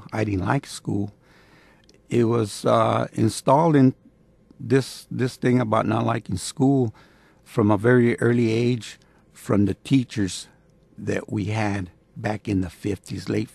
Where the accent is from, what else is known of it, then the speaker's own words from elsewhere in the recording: Tulare, California, United States; born there; now in Coolidge, United States; I was born in Tulare, California, but my family's roots were in Arizona. So we would... they were pretty much migrants. So, but when they did settle down, they settled down around where I live now, Coolidge.